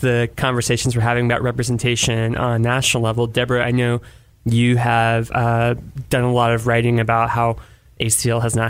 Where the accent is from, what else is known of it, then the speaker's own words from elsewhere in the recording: Austin, Texas, United States; I'm from Austin, but I did not necessarily grow up that way.